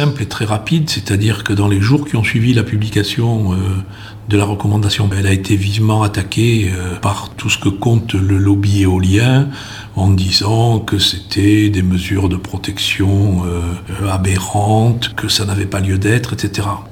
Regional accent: Occitanie, France; parce que d'abord je suis aveyronnais, ensuite je connais bien le Lévézou qui est ma terre natale.

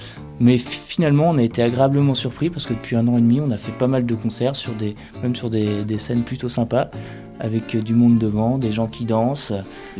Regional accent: Tours, Centre-Val de Loire, France; Alors nous, tous les quatre, on vient de la ville de Tours, dans la région centre.

